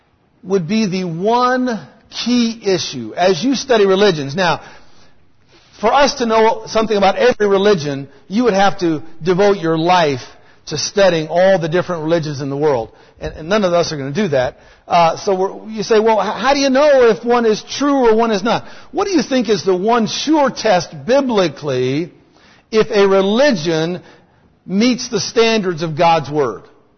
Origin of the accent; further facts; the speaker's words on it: Idaho, United States; I was raised in Idaho. The town I lived in was 60% Mormons.